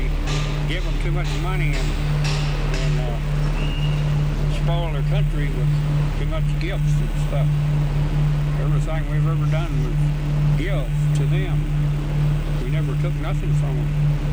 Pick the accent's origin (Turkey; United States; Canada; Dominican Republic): United States; Yeah, I'm an American, and I believe in supporting the president.